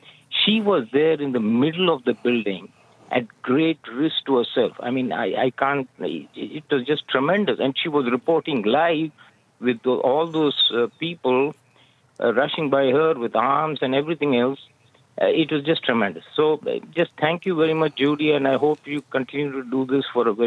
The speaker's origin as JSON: {"language": "English", "country": "India", "tie": "born or raised there", "moved": "yes", "said": "I grew up in India on the BBC World Service"}